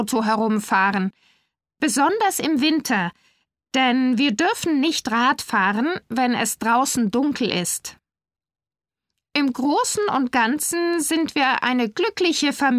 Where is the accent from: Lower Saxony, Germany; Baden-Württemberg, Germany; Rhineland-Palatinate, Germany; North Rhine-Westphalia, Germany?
Lower Saxony, Germany; Hanover; born there; Ich wurde 2002 in Hannover geboren, als erstes Kind meiner Eltern.